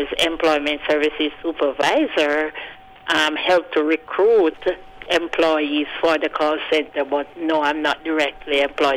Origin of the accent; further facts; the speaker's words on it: Kingston, Jamaica; also born or lived in St. Mary; I'm from St. Mary, but I grew up in Kingstown.